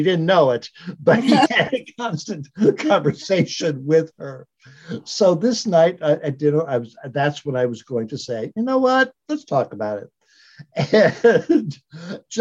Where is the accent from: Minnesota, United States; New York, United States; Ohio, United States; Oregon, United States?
Ohio, United States; Lima; Yes, I did. I grew up in Lima, Ohio, which, you know, people say, where's that?